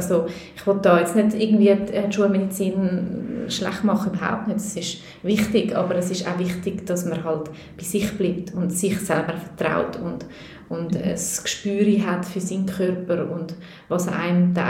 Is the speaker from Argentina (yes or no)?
no; Switzerland; also born or lived in Peru; ich bin Schweizerin und Peruanerin, also ich komme noch aus Südamerika, aus einer eher, also noch ein bisschen konservativer